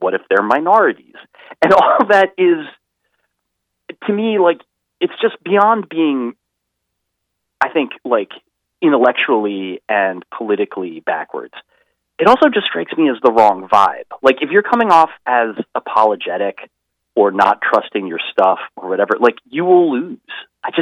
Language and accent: English; New Jersey, United States; he's been by senator in New York for longer than anybody that I grew up with in New Jersey was ever my senator.